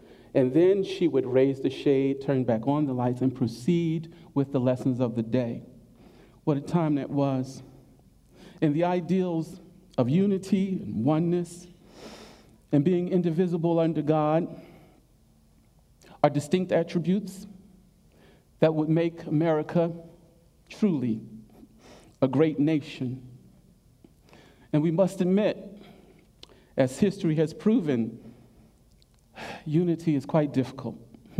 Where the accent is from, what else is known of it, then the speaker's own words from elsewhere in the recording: Philadelphia, Pennsylvania, United States; When I was a little boy growing up in West Philadelphia, I attended a school called John Barry Elementary School, Commodore John Barry.